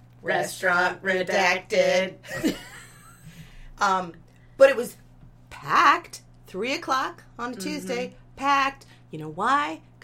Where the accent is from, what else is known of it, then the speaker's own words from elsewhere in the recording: Portland, Maine, United States; Did we clarify that we're from Portland, Maine?